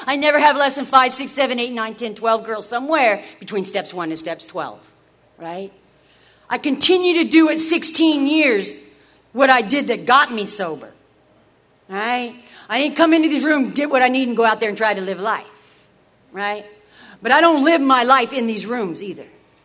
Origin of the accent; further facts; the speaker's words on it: Phoenix, Arizona, United States; I'm a junkie from South Phoenix that lived in a box